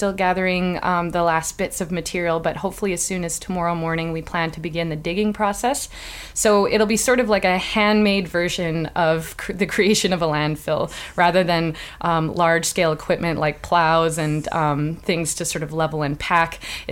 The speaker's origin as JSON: {"language": "English", "region": "Saskatchewan", "country": "Canada", "moved": "as an adult", "lives_now": "Chicago, United States", "said": "where I'm based, which is in Chicago. I'm from Saskatchewan, but I've been living there post my MFA at the School of the Art Institute of Chicago for a number of years now."}